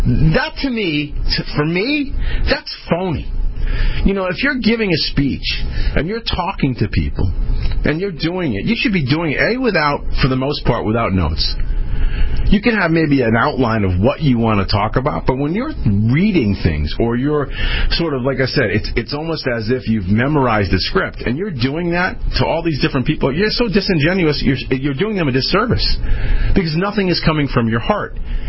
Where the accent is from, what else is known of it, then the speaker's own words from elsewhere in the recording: Connecticut, United States; In fact, it's happened here in my home state of Connecticut a couple of different times in governor races and Senate races